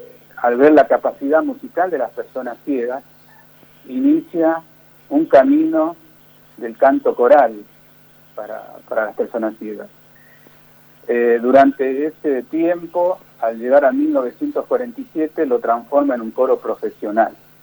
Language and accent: Spanish; Tartagal, Salta, Argentina; tengo muy muy buenos recuerdos de mi infancia, de haber crecido en Villa Saavedra cuando yo me vine, todavía no he tenido el avance que tiene al día de hoy este lugar, no este barrio de Tartagal.